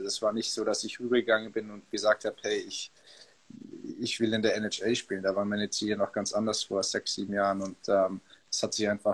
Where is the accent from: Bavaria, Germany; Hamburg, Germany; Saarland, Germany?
Bavaria, Germany; Augsburg; so lange Zeit natürlich erstmal in Augsburg gewesen, bis ich 14 war, meine Heimatstadt, und dann damals nach Kaufbeuren gegangen